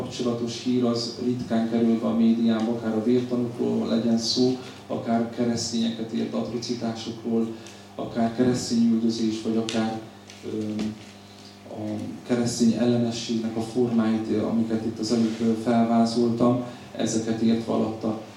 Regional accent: United States; Én ezt zsidóként és amerikaiként elfogadhatatlannak tartom.

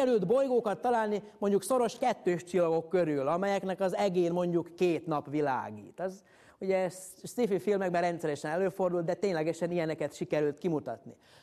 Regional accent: Hungary; büszkén mondhatom el, mint magyar csillagász

